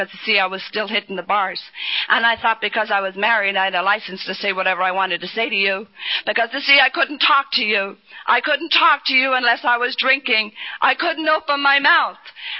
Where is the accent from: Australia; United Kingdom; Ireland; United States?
Ireland; don't they know I'm Irish? All of a sudden, being Irish was very important.